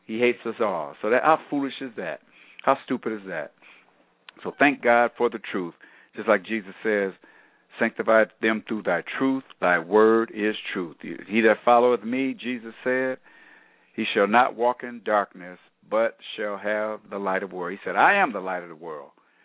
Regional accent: Detroit, Michigan, United States; because I am from the Metro Detroit area, and you go to Canada

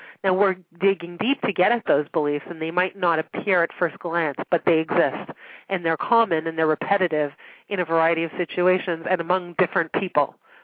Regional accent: Montreal, Quebec, Canada; now in Toronto, Canada; I grew up in Montreal, but people think I often live in New York.

